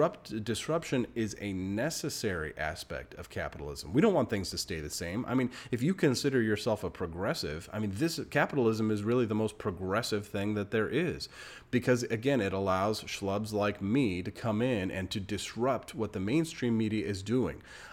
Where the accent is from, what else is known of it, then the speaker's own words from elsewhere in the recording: Missouri, United States; Also, lots of exciting things happening here in my home state of Missouri.